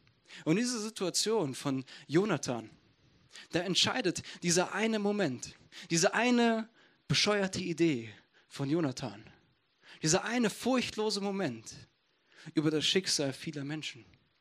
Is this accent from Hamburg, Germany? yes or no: no; Essen, North Rhine-Westphalia, Germany; Ich komme aus Essen.